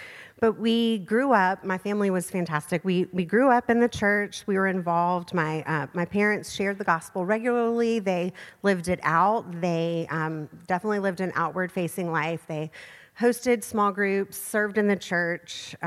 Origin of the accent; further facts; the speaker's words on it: Charleston, South Carolina, United States; Just for a little bit of background context, I'm from Charleston. I was raised there.